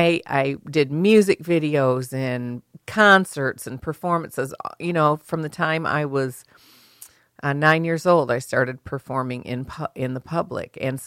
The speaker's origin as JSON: {"language": "English", "region": "Michigan", "country": "United States", "moved": "yes", "lives_now": "Kentucky, United States", "said": "Yes, I'm from Michigan. I'm used to blizzards, but honey, this was a blizzard. It was a Michigan blizzard in Kentucky, and I know it's all my fault for moving here."}